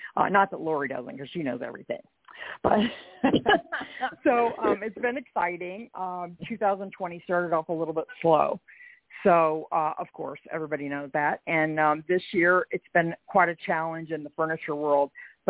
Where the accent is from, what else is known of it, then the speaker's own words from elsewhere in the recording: Ohio, United States; now in New York, United States; I grew up in Ohio and started out as a marketing manager for a large furniture dealership there. And I moved here to New York in 96